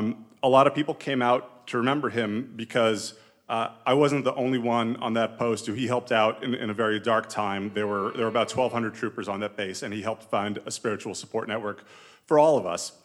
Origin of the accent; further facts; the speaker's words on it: New York, United States; but he knew that I was a lawyer from New York